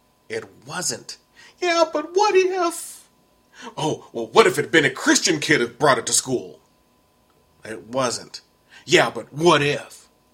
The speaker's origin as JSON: {"language": "English", "region": "Texas", "country": "United States", "tie": "born or raised there", "said": "See, this happened in my home state. And I love Texas, despite its flaws."}